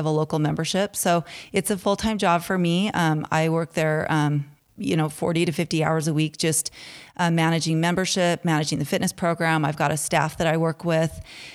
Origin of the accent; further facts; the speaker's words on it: Salt Lake City, Utah, United States; So I'm actually born and raised in Salt Lake, and I grew up and went to, over a little bit further on the Sunnyside area, and went to Bonneville and then to Clayton and then on to East High School.